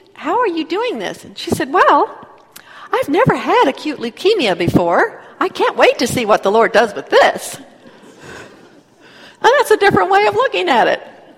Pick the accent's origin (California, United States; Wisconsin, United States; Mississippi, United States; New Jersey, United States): California, United States; also born or lived in Texas; I will freely admit, I grew up in California and in Texas, where how a woman looks is important.